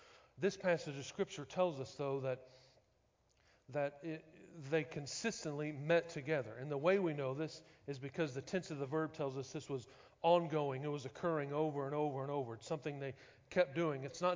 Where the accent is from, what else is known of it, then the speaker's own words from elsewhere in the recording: Oklahoma City, Oklahoma, United States; I'm from Oklahoma City originally. I was still new to the area.